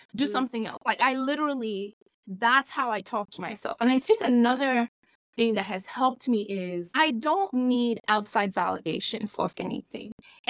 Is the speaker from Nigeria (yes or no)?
yes; Nigeria; so I'm a Nigerian girl that grew up in Nigeria in a Nigerian household.